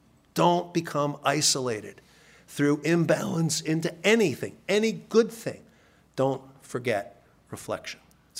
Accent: Philadelphia, Pennsylvania, United States; I said, no, I grew up in Philadelphia. We carried guns for a completely different reason.

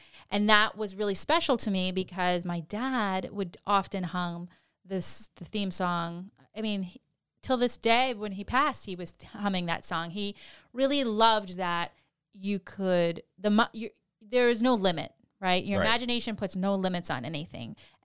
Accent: New England, United States; And we struggle because we're from New England, and it's currently snowing 12 inches as we're recording.

